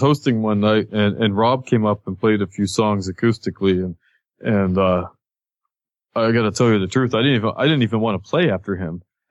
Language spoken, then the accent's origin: English; Ford City, Pennsylvania, United States; now in Kittanning, United States; I grew up in Ford City and I live in Katanning right now.